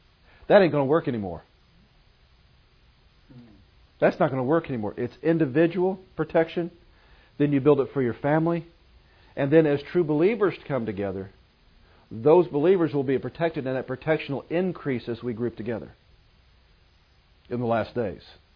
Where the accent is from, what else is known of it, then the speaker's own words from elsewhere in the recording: United States; Our protection will not be because I'm an American.